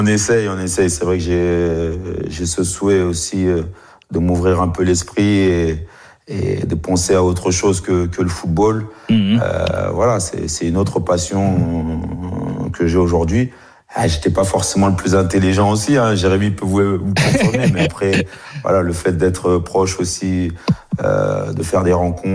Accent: DR Congo; Moi, je suis originaire du Congo-Kinshasa.

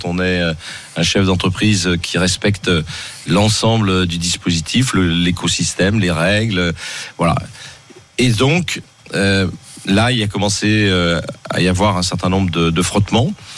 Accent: Lyon, Auvergne-Rhône-Alpes, France; Je suis lyonnais jusqu'au bout des ongles

